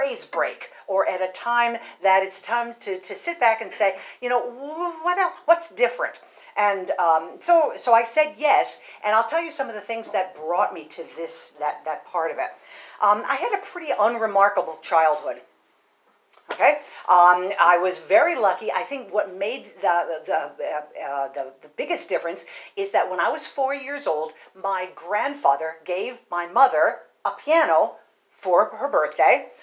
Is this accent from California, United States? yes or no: no; Allentown, Pennsylvania, United States; I'm from Allentown, Pennsylvania. Any other Pennsylvanians in the... Okay, good. Okay, yay, Allentown, right?